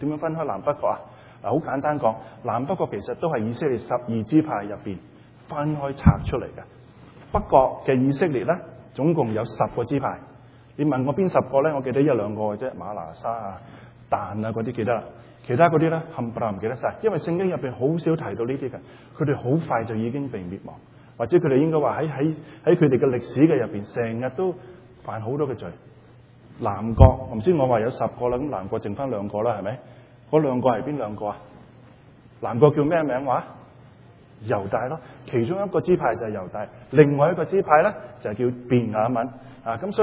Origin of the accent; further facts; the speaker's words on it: China; 好似我哋中国人咁传咗第一个噶嘛